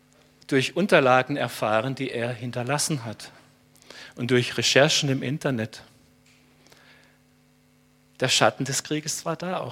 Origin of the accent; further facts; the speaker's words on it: Germany; weil ich dachte, ich bin Deutscher und ich sitze hier.